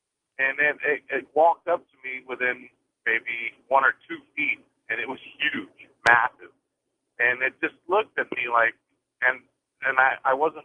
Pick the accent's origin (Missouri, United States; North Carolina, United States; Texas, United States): North Carolina, United States; And I'm from the Outer Banks of North Carolina.